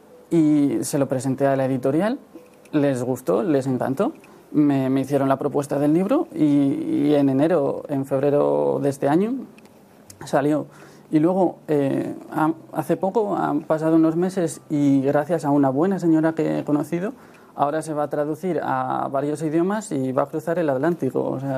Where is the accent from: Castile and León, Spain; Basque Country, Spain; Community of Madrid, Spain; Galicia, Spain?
Community of Madrid, Spain; Madrid; de Madrid.